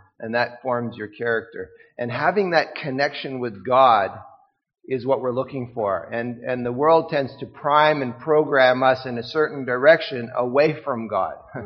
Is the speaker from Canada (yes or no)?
yes; Saskatchewan, Canada; I grew up in Saskatchewan, and that was a great place to get fresh water.